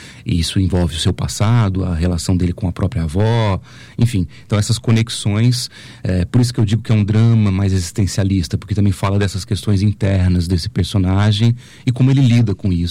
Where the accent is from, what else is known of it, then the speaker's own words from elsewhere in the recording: São Paulo, Brazil; also born or lived in Minas Gerais; now in Natal, Brazil; Eu sou de São Paulo, na verdade, morei um tempo em Minas. Em 2017 venho para Natal para dar aula aqui na UFRN